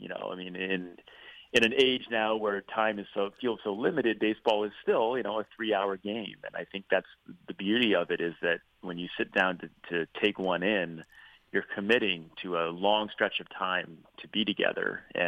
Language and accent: English; Rhode Island, United States; Well, growing up in Rhode Island, at a very young age, my dad introduced me to the game